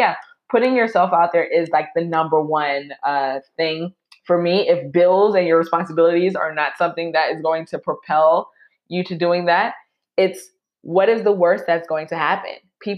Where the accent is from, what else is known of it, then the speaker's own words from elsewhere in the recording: New York, United States; One, I'm a New Yorker, so we have like that bravado. So regardless, like I'm a New Yorker, so I'm gonna put myself first off top, right?